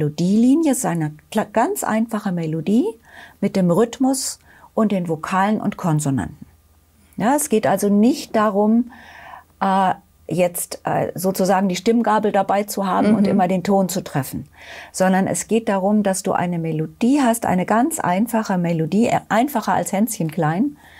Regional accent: Germany; Und ich komme ja aus Deutschland, das hört man ja, nicht aus der Schweiz.

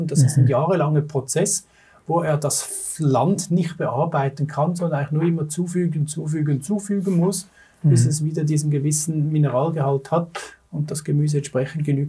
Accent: Switzerland; Ich bin Schweizer, ich liebe meinen Käse.

